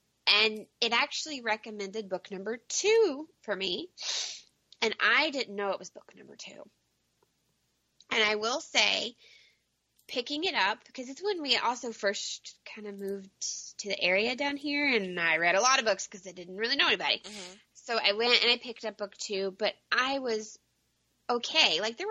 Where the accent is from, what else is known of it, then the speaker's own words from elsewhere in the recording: Kentucky, United States; So for me, growing up in Kentucky, there are a lot of things that they would talk about that I was very familiar with.